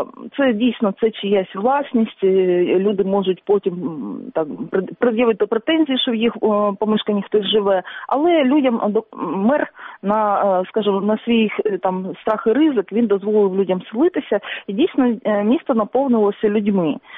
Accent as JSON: {"language": "Ukrainian", "region": "Donetsk Oblast", "country": "Ukraine", "said": "Я з Донеччини, тому я бачила, у що перетворюються колишні шахтарські поселення після того, як закривалися шахти."}